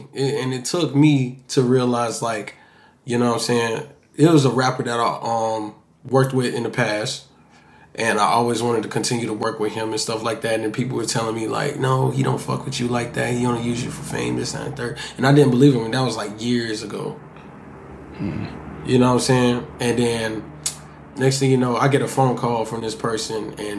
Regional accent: Kansas City, Missouri, United States; it helps me, just makes me think about, like, my environment of growing up in Kansas City.

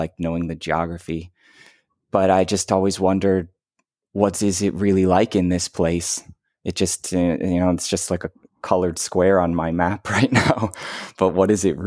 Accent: Detroit, Michigan, United States; but I grew up in Detroit and all we had to do was cross a river and we were in Detroit or in Canada, in Windsor.

